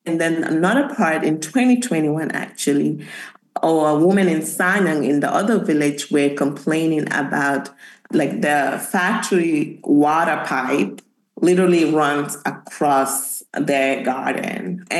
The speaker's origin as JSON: {"language": "English", "country": "Gambia", "tie": "born or raised there", "moved": "yes", "lives_now": "United States", "said": "I grew up in the Gambia my whole life."}